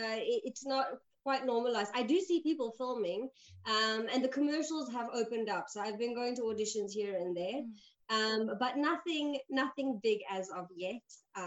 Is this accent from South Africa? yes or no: yes; South Africa; I grew up in South Africa, but both my parents, I mean, my mother's full Japanese and my dad is Japanese German.